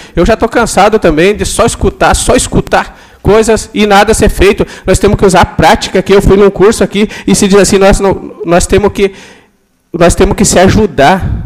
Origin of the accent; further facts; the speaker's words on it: São Miguel, Brazil; plantou lá na minha terra, lá em São Miguel